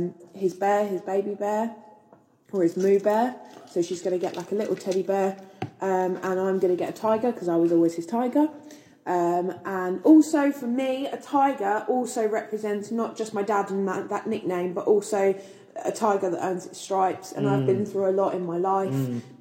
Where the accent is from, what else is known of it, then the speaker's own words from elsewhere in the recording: Brighton, South East England, United Kingdom; we're all Brighton born and bred, near enough.